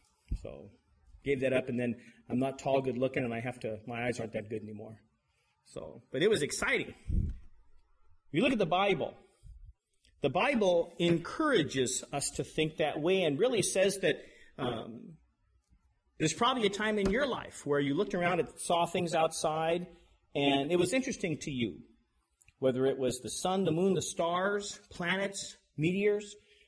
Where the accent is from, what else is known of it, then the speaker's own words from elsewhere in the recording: Colorado, United States; When I grew up in Colorado, I used to like to go up in the mountains and hike around